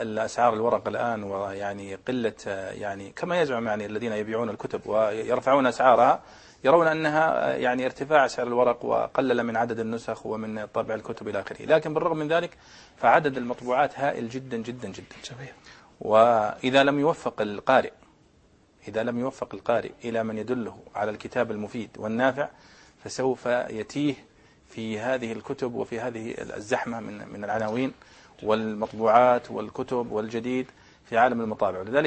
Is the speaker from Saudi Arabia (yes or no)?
yes; Saudi Arabia; عندنا في السعودية